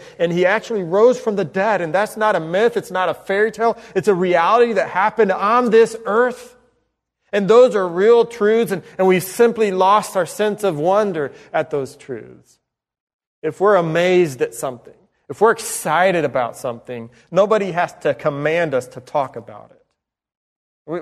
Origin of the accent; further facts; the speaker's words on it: Spain; When I was growing up in Spain, I remember some missionaries from Brazil.